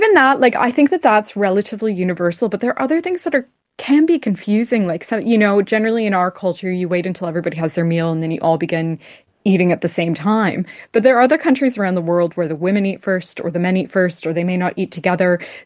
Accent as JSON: {"language": "English", "country": "Canada", "moved": "yes", "lives_now": "Australia", "said": "even when I moved to Australia from Canada, I couldn't understand why everyone, even people I had just met or even like professional contacts, kept hugging me."}